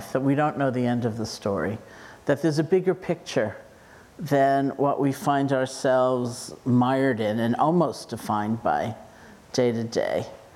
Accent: New York City, New York, United States; fortunately I grew up in New York City, given my obsession with the Statue of Liberty

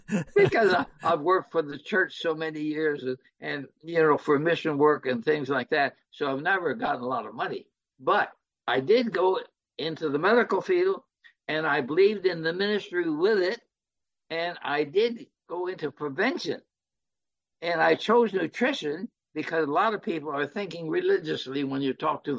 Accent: China; I grew up in China

